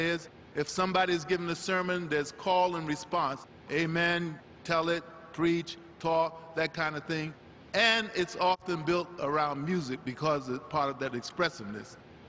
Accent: Roanoke, Virginia, United States; also born or lived in Baltimore; I was raised in the South. Even though I was born in Baltimore, Maryland, I was raised in Roanoke, Virginia.

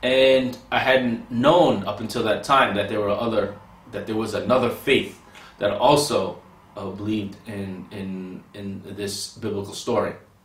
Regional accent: United States; born there; I was born in the United States. All of my brothers and sisters were also born in the United States, as well as my father and mother.

